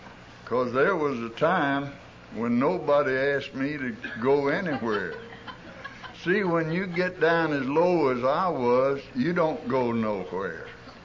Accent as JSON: {"language": "English", "region": "Arkansas", "country": "United States", "said": "I come from Arkansas by request."}